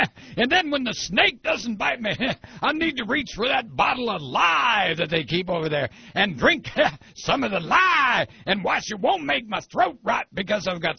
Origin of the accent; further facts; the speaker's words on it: Ohio, United States; also born or lived in Chicago; now in Georgia, United States; I was brought up in Ohio. Still have family there. Lived in Chicago for about 4 years.